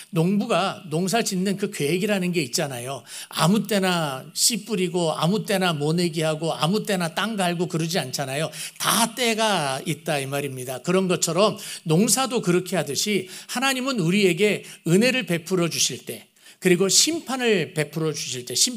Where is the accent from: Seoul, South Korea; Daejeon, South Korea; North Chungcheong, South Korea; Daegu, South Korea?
Seoul, South Korea; 제가 서울 촌사람입니다. 서울에서 태어나고 서울에서 자라고 시골에서 잔 거는 아마 한 달도 안 될 거예요.